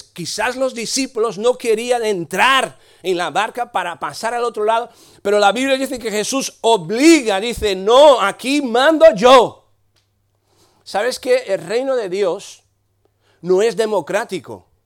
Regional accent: Brazil; Spanish is a second language; now in Santiago, Spain; Somos gente, hoy de momento somos brasileños, pero Juventud con la Misión es internacional.

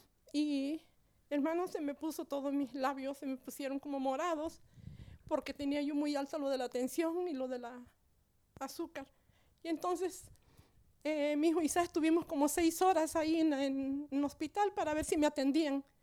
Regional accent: Mexico; moved away; Yo ya tengo más de un año que llegué de México y estoy aquí porque vine a conocer a mis nietos.

